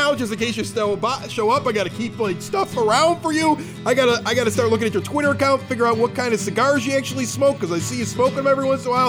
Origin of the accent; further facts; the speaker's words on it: Chicago, Illinois, United States; but they do play here in my hometown on the south side of Chicago.